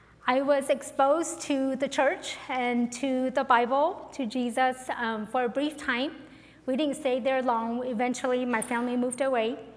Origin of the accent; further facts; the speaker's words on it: Sacramento, California, United States; I grew up here in Sacramento.